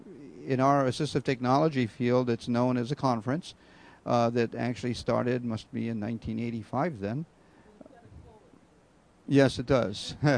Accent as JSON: {"language": "English", "region": "Hawaii", "country": "United States", "said": "because when I was born in Hawaii, it wasn't a state yet."}